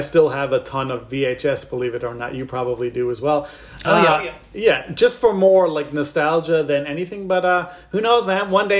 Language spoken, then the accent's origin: English; St. John's, Newfoundland and Labrador, Canada; because I grew up in St. John's, Newfoundland, and so there was no, like, it wasn't until I went away to film school in Halifax